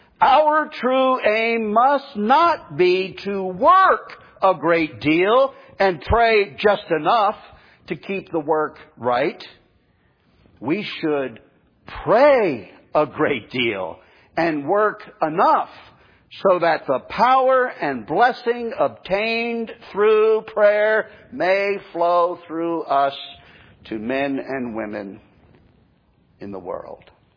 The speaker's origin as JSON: {"language": "English", "region": "New Jersey", "country": "United States", "tie": "born or raised there", "lives_now": "Florida, United States", "said": "You know, up in my home state of New Jersey, we love our diners. There aren't as many what I call real diners here in Florida."}